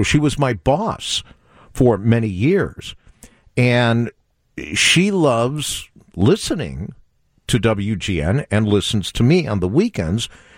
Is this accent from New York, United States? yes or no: no; Chicago, Illinois, United States; I had told him I was from Chicago, and he gave me the photograph that you now have.